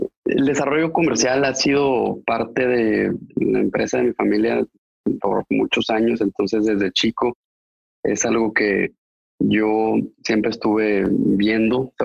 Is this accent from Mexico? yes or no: yes; Mexico; now in United States; Originalmente, como dijo Andy, soy de México. Nací y viví toda mi vida, toda mi juventud, hasta la carrera que la hice en los Estados Unidos. Y después de ahí ya me quedé acá.